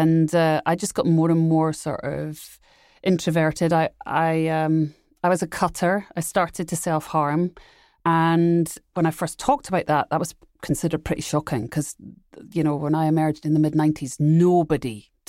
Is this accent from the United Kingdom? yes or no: yes; Edinburgh, Scotland, United Kingdom; Well, I grew up in Edinburgh, Scotland, which is, you know, a small island, basically.